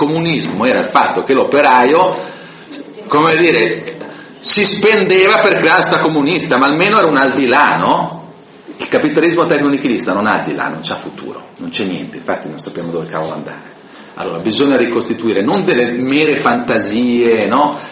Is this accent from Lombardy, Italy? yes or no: yes; Lombardy, Italy; E se da lombardo poi andare da un'altra parte, sarei da un'altra parte con l'orgoglio e anche la caratteristica dell'essere lombardo.